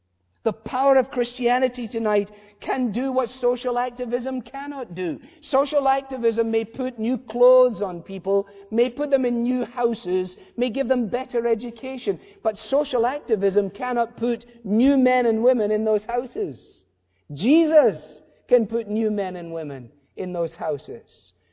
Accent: Glasgow, Scotland, United Kingdom; I was brought up in Glasgow, a major industrial city

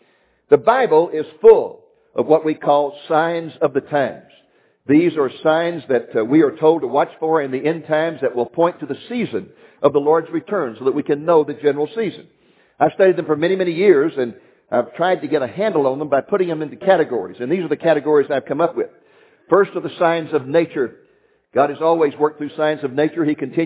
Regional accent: Dallas, Texas, United States; it's very special to me because I come from Dallas, Texas, which is flat and treeless and hot.

